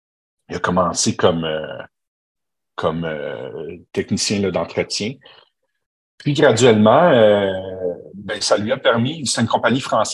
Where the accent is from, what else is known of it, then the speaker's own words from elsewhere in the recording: Montreal, Quebec, Canada; Je suis né à Montréal. J'ai vécu les premières années de ma tendre enfance à Montréal. Et quand on est déménagé sur la Rive-Sud, je me suis toujours défini plus comme un Montréalais